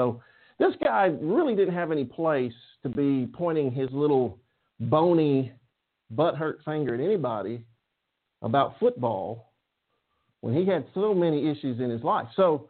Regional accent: Auburn, Alabama, United States; I've lived back in my hometown here, College Town. I've always been an Auburn football fan. I've lived here for nearly 10 years.

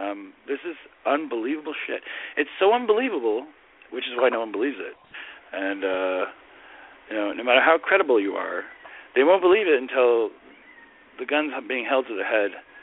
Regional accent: Windsor, Ontario, Canada; yeah, I'm from Windsor, Ontario, right across from Detroit

